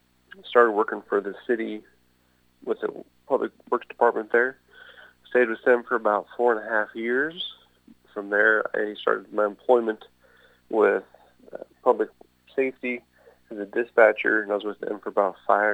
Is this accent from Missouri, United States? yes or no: yes; Missouri, United States; I am from Nottoway County, born here, raised here, and I live here currently.